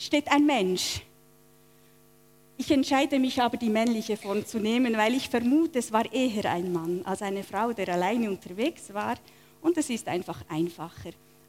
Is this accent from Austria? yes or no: no; Switzerland; now in Germany; Wie gesagt, ich werde 46. Es ist nicht zu überhören, dass ich nicht aus Deutschland komme. Ich bin Schweizerin und ich bin seit Januar 15 lebe ich in Deutschland